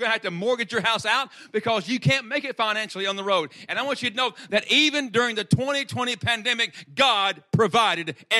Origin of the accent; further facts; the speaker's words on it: Arkansas, United States; The Delta country where they raise in Stuttgart, Arkansas, which is only 10 miles from my hometown, is the rice capital of the world.